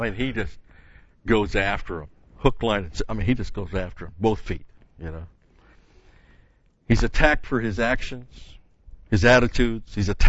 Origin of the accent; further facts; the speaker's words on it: New York, United States; And I was a Yankees fan as a kid, but growing up in New York, but that was back in the 50s